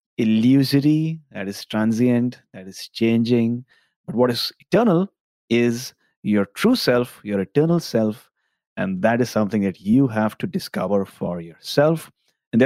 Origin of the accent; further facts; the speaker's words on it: India; I grew up in India, so I have a certain view of Ayurveda.